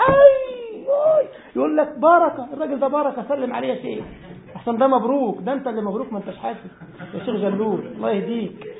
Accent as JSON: {"language": "Arabic", "country": "Egypt", "said": "وهو عندنا في مصر راح الكعبة امتى؟"}